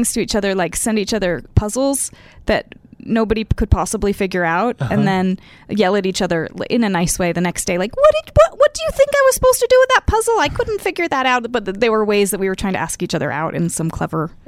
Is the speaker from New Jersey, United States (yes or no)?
yes; New Jersey, United States; No, I'm a lifer. I grew up in New Jersey. I'm from a very large family, 11 children.